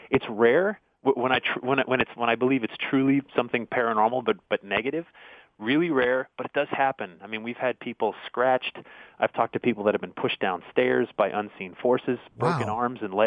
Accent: Connecticut, United States; I grew up in Connecticut, and they, you know, they were in the next town over

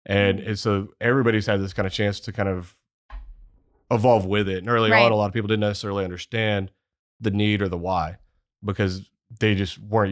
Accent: Texas, United States; I had parents who came from Mississippi and then I grew up in Texas.

